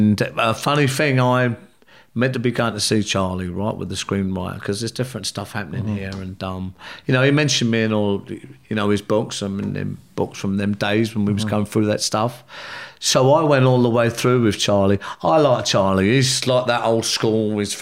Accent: London, United Kingdom; because I come from the South London

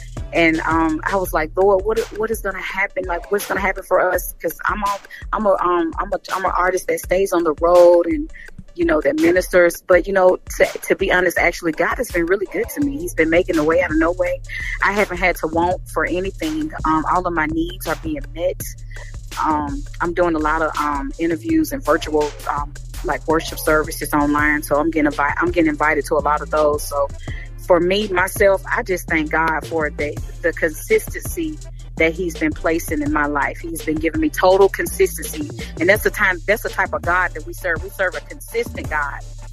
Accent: Birmingham, Alabama, United States; now in Nashville, United States; I'm from Birmingham, Alabama, now residing in Nashville, Tennessee.

